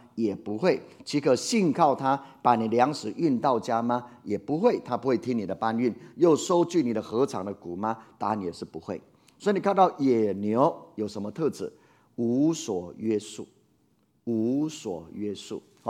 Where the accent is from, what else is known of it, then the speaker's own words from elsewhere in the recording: Puli, Nantou County, Taiwan; 以前我在埔里长大，跟水牛一起、泡在水里面游泳、长大的